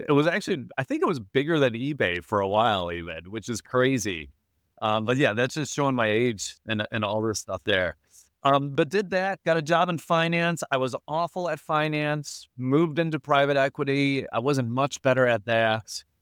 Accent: Chicago, Illinois, United States; So I grew up in Chicago, 80s and 90s.

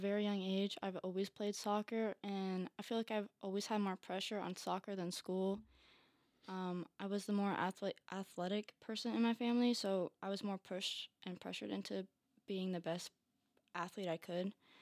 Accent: Mooresville, Indiana, United States; Well, Mooresville, Indiana. Mm-hmm. So Indy, yeah. But I went to Center Grove High School.

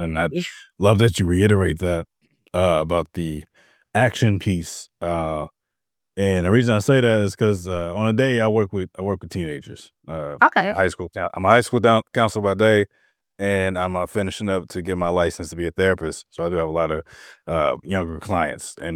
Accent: St. Louis, Missouri, United States; So I'm from St. Louis, and I live in St. Louis

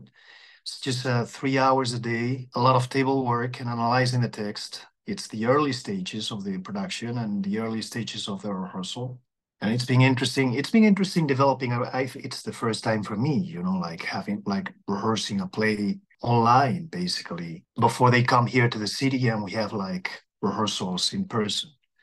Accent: Spain; moved away; I'm originally from Spain, and that is my background.

